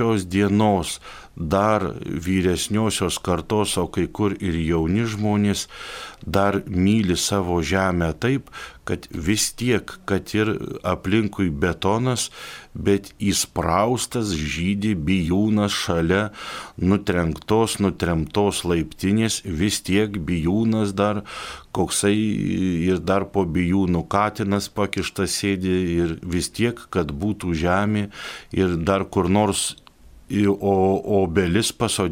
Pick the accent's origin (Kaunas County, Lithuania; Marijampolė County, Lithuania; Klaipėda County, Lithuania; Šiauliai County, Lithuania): Kaunas County, Lithuania; Rokai; Man nuskilo kaip aklai vištai grūdas, kad aš gimiau Rokuose, kad aš galėjau augti prie Jėsios skardžių tokių įspūdingų